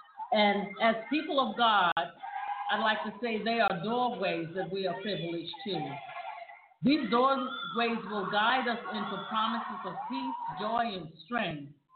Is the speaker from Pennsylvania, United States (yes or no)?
yes; York, Pennsylvania, United States; I am from York, PA.